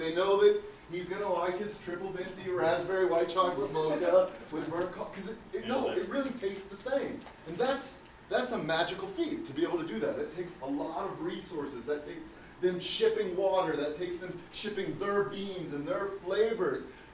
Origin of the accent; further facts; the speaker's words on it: Midwest, United States; So my passion to see is I grew up in Midwest America, mostly white church, but then would sneak to northern Indianapolis to go to church.